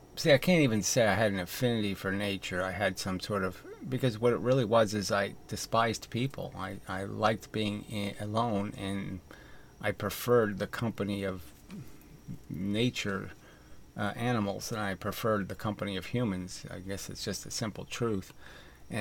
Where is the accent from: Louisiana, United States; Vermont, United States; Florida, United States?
Louisiana, United States; I grew up in Louisiana, though. And a lot of nature down there.